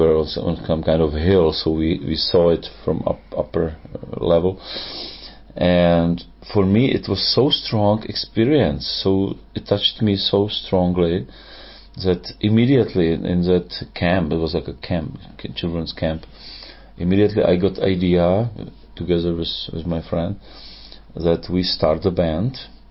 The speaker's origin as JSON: {"language": "English", "town": "Dubí", "region": "Ústí nad Labem Region", "country": "Czechia", "tie": "born or raised there", "said": "Teplice is my born town, and for the band as well, you know, Teplice. But in fact, it was Dubi, which is like almost like a part of Teplice, but it's a separate little, very little tiny town."}